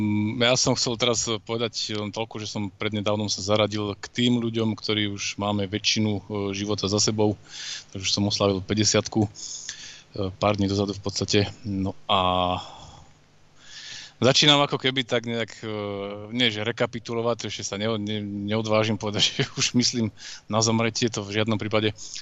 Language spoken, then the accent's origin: Slovak; central Slovakia, Slovakia; Som zo Slovenska, približne nazvem to nejak v tej strednej časti, nejako by som povedal stredno-severnej, stredno-severno-západnej.